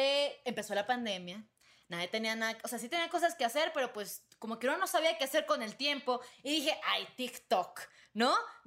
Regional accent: Venezuela; now in Mexico City, Mexico; tengo 22 años, soy de Venezuela, ya hace 8 años me vine a vivir aquí a México, estoy ahorita en la Ciudad de México

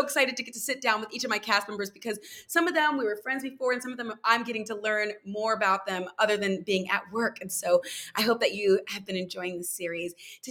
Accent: California, United States; I'm from California

